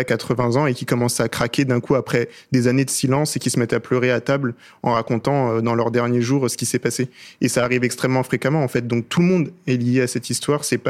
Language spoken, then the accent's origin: French; France; je pense que tout le monde, en tant que Français et Française, est connecté directement à ce sujet.